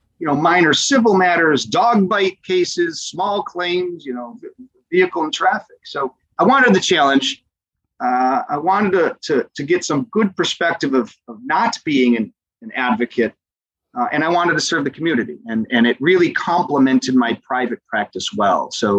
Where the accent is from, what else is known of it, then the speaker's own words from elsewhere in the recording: Buffalo, New York, United States; In the year 2005, I'm from Buffalo originally and didn't know many folks here.